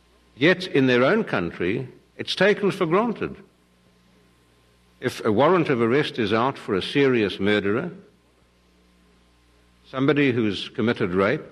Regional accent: South Africa; I really, as a South African, feel a great deal of optimism and hope and pride that in my country

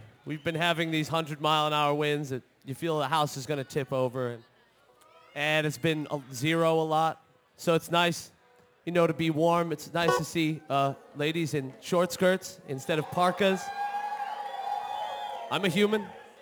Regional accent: Colorado, United States; It's so nice to be down here in Florida. We're from Colorado. We're a Colorado band.

